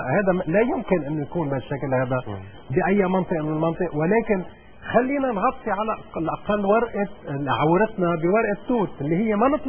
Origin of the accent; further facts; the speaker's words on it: Lebanon; أنا بالنسبة لي كلبناني